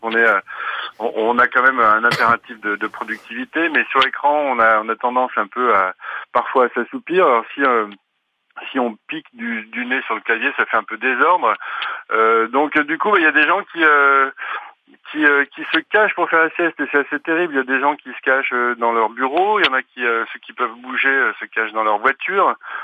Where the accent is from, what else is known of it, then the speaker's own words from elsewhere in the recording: Lyon, Auvergne-Rhône-Alpes, France; Alors moi, il faut préciser, je suis lyonnais